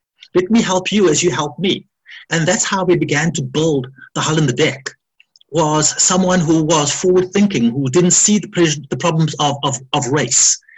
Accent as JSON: {"language": "English", "country": "South Africa", "tie": "born or raised there", "said": "So growing up in South Africa with the whole apartheid, people saying, you don't belong here, you can't do this."}